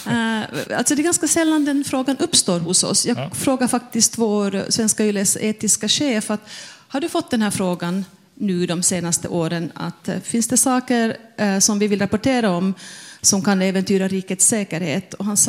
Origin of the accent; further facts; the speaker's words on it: Vaasa, Ostrobothnia, Finland; now in Luleå, Sweden; Vår flygplats i Vasa där jag kommer ifrån